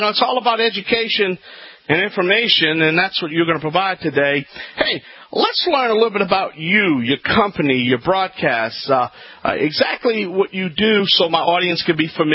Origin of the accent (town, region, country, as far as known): Louisiana, United States